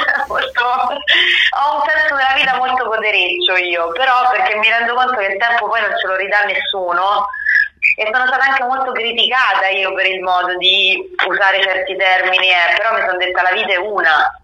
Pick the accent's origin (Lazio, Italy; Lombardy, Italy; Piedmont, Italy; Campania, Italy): Lazio, Italy; Rome; born there; è grazie al fatto che sono nata a Roma, perché nel senso la mia ironia è l'ironia tipica del romano